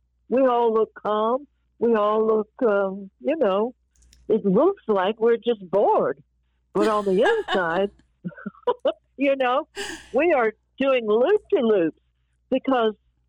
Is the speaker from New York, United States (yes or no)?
yes; New York, United States; I was from New York.